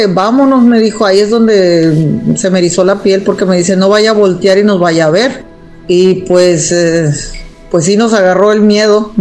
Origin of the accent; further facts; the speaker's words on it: Guaymas, Sonora, Mexico; Soy de Guaymas, Sonora. Desde acá los saludo.